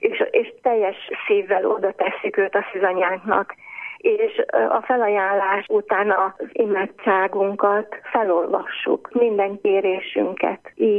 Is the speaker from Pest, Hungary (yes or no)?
yes; Alsónémedi, Pest, Hungary; Ismerjük egymást, egymástól nem messze lakunk. Itt nőttünk fel mindnyájan alsó némedében, és segítjük elhordozni egymás terhét.